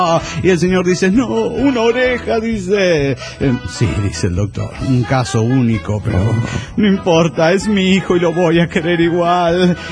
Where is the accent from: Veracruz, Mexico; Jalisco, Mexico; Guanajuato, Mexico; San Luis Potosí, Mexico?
San Luis Potosí, Mexico; Matehuala; de Matehuala, San Luis Potosí, México.